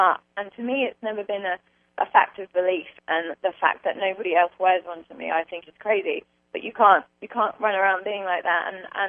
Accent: England, United Kingdom; accent: English; also born or lived in California; why do I have an English accent? That's because my mother was English, and I grew up in England. I went to school in England, but I was born in California, and my dad's home in Laguna Beach.

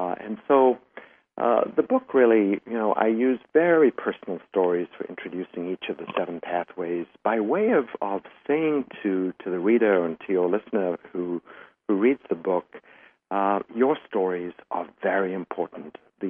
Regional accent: South Africa; I've certainly learned about all of this in a very personal way in growing up in South Africa

